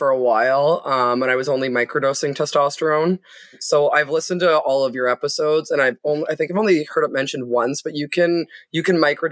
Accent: Canada; And we're Canadian.

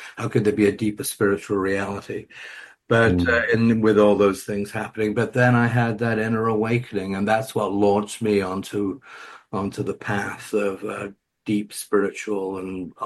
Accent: United Kingdom; moved away as an adult; I'm British, so I first came to America as a graduate student. So when I was 21, I was in Chicago

